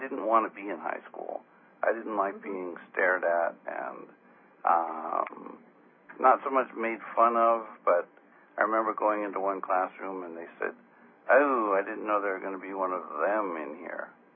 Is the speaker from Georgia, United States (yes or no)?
no; Whittier, California, United States; I grew up not too far from Hollywood in Whittier, California.